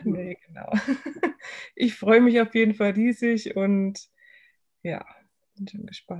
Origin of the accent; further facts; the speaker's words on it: Bavaria, Germany; Ich komme aus Bayern, ganz nördlich, Rhön-Grabfeld ist unser Landkreis, also in der Mitte von Deutschland.